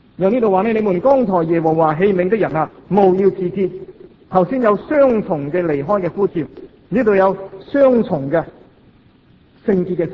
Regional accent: Hong Kong; 我们香港人已经习惯了

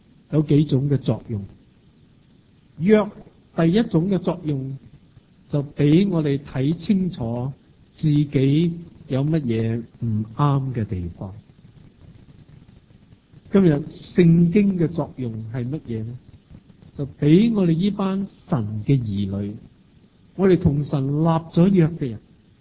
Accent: Hong Kong; 对我哋香港人嚟讲又系好切身。

